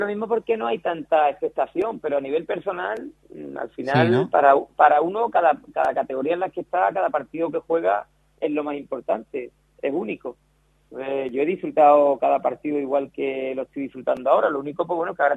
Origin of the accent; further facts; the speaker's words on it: Tolox, Andalusia, Spain; muchos de mi pueblo se van a desplazar, de Tolox, familiares, amigos.